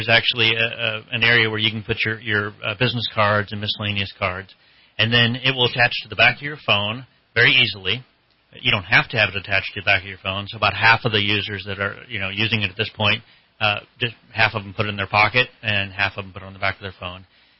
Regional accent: Redding, California, United States; also born or lived in Pasadena; I came back up here. I grew up in Redding and then moved down to Pasadena, Los Angeles area for about 15 years.

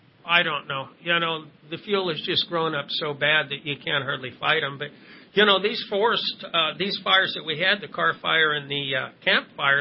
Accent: Chico, California, United States; born there; also born or lived in Challenge; Well, actually, I was born in Chico and lived in Challenge. That's where I was a newborn, up around Strawberry Valley and up in there.

